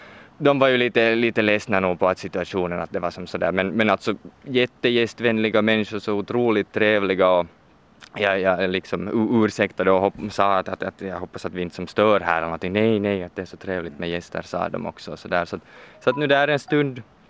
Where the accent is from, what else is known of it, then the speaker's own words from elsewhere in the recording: Finland; att vi är från Finland och vi tänkte komma och besöka byn, att vi talar också svenska.